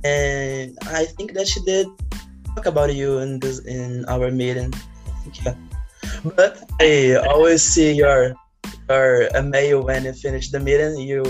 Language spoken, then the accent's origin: English; São Paulo, Brazil; English is a second language; I'm from São Paulo. I started learning English 2 months ago.